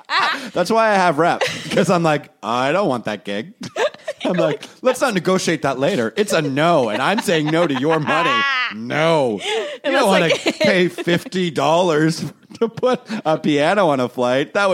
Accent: Toronto, Ontario, Canada; I was raised in Toronto, Canada.

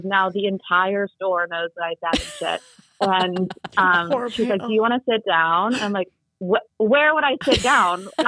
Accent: New York City, New York, United States; I'm a New Yorker and I couldn't afford to take an Uber home.

